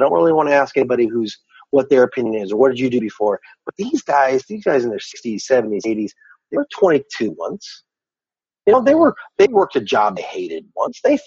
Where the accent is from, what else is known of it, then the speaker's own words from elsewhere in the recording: California, United States; I came from Southern California, so it was always about trying to, you know, is this cool?